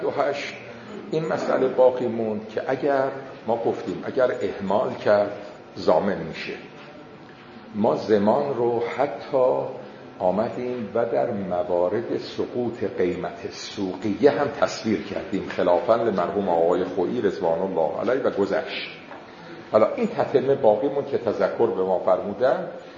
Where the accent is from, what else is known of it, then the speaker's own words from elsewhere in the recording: Qom, Iran; born there; خود ما متولد قمیم. بعد فوت مرحوم آقای بروجردی رفتیم تهران، دبیرستان و تهران تهی کردیم، برگشتیم قم.